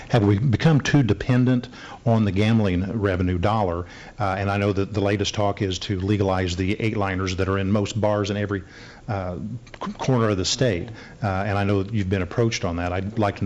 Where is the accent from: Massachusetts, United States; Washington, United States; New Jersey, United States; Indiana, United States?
Indiana, United States; Anderson; I'm from Anderson, Governor.